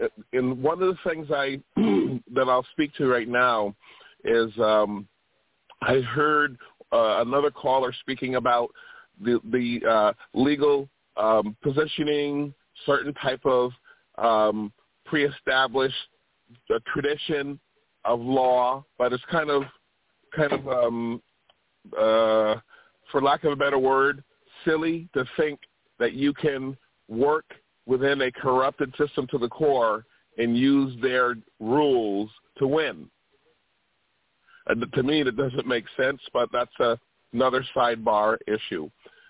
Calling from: Connecticut, United States; I'm calling from Connecticut

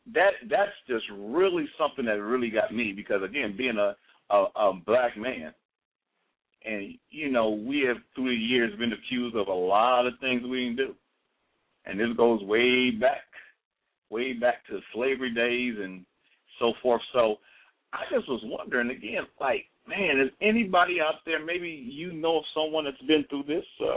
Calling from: Houston, Texas, United States; I'm here online from Houston, Texas, and it has been hot down here in Houston.

